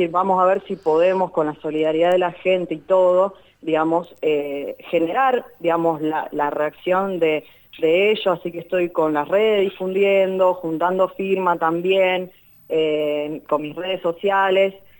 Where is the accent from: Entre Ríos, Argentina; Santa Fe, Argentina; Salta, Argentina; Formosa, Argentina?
Santa Fe, Argentina; Arroyo Seco; now in Casilda, Argentina; Sí, soy de Arroyo